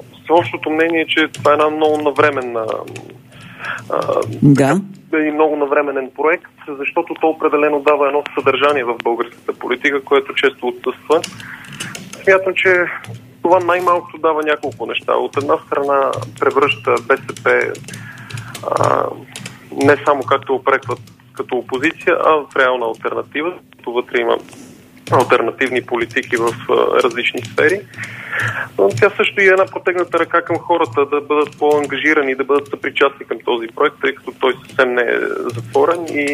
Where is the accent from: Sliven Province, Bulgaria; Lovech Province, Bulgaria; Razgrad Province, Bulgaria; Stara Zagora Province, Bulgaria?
Sliven Province, Bulgaria; Sliven; в Сливен аз имам така особено вълнение като хората, защото това е родния ми град.